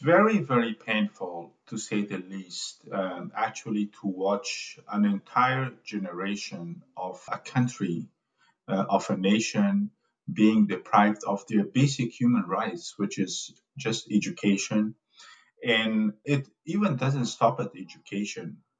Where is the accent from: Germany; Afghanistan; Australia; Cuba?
Afghanistan; English is a second language; now in United States; I am from Afghanistan and I live in here in the United States for like almost 2 decades now, not 2 decades, but maybe 15 years.